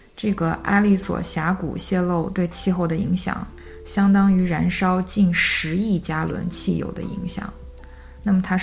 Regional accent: China; 但是作为一个中国人，那我当时又不断的会被各种发言的内容拉回去

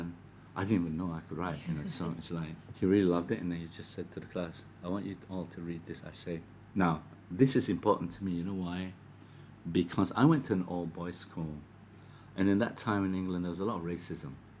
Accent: Segambut, Kuala Lumpur, Malaysia; it was about how I was growing up in Segambut and how I used to play football.

